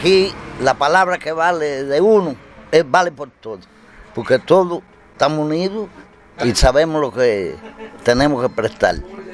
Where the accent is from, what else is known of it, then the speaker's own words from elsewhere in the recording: Cuba; Bueno, como que somos cubanos y revolucionarios